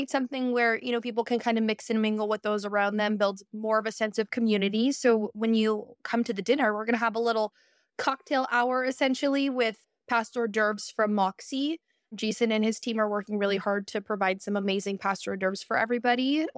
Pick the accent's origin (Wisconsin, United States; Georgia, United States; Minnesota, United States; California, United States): California, United States; Vacaville; Well, I'm born and raised in Vacaville, so it's really cool.